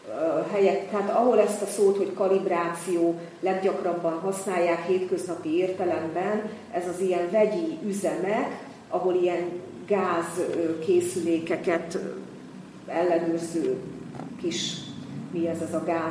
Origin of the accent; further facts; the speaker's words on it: Michigan, United States; mikor gyerek voltam, én a Michigan tónál nőttem fel.